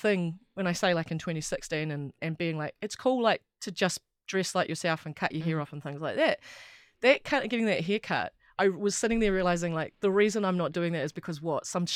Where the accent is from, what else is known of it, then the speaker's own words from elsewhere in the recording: Wellington, New Zealand; because I grew up in Wellington, lived here my whole life.